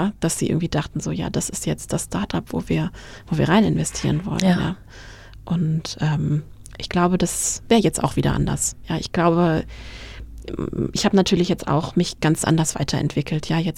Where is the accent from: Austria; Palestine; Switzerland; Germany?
Germany; Hesse; now in Mainz, Germany; Also ich komme aus der Frankfurter Region und meine Eltern wohnen da in der Nähe